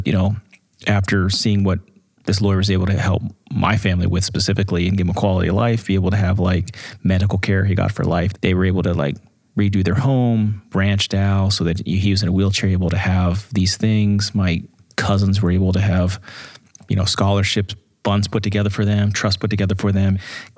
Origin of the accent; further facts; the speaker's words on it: Pittsburgh, Pennsylvania, United States; we grew up in Pittsburgh, and you know, we always had aspirations of helping a lot of folks.